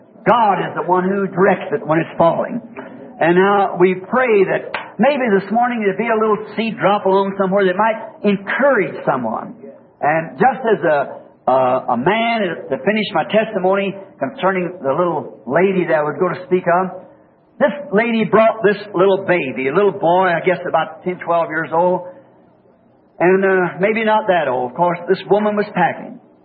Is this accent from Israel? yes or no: no; Ireland